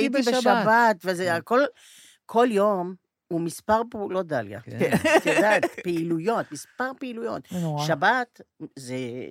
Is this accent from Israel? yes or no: yes; Rehovot, Central District, Israel; ואני גדלתי ברחובות, זה עושה לי טוב פריחה של הדרים.